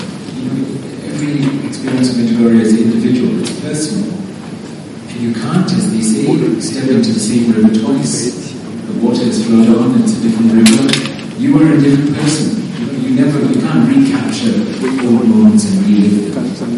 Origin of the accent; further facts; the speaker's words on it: Singapore; now in United Kingdom; I grew up in Singapore, and then I went to England. Well, no, to the UK. And I've lived there ever since.